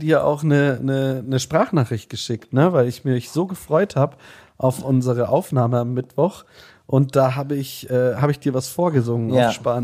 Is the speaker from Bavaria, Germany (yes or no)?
yes; Munich, Bavaria, Germany; born there; ich bin gebürtiger Münchner